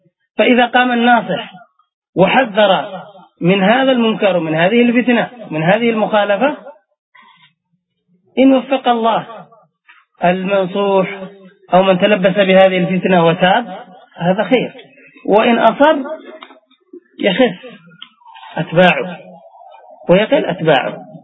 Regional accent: Yemen

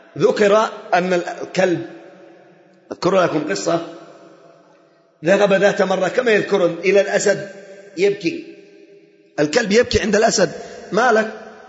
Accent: Yemen; فوالله وتالله وبالله أن الأعداء لا يخافون من الألوية الذي عندنا في اليمن

